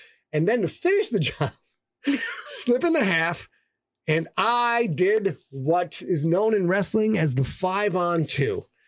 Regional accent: Sheboygan, Wisconsin, United States; I was from Sheboygan. We had a lot of fellas with a fucking chaw in.

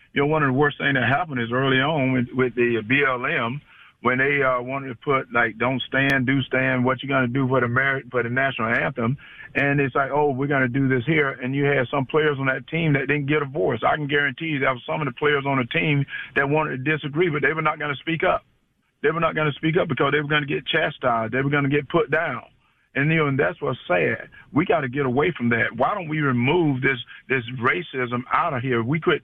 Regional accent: United States; I'm an American. I'm an American. I live in America, and I got an American son. I got an American wife, and I'm an American.

